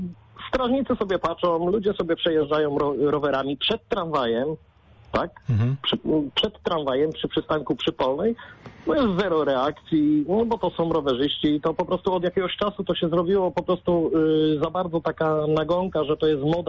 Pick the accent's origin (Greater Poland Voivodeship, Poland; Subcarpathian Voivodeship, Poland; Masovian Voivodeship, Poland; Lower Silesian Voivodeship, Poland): Greater Poland Voivodeship, Poland; Poznań; jestem z Jeżyc